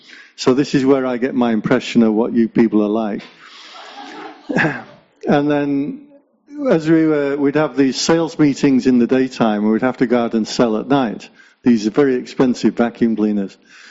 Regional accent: England, United Kingdom; So I'm English, and we don't like being happy.

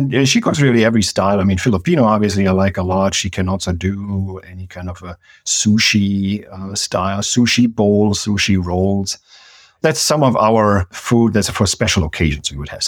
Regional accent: Germany; now in United States; Yeah, so I'm from Germany, and before I came to the US, I don't think I've ever seen the green asparagus.

